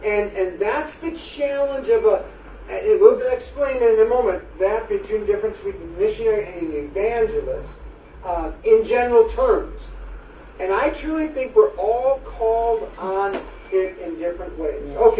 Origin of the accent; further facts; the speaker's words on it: West Virginia, United States; now in Kentucky, United States; I grew up in West Virginia.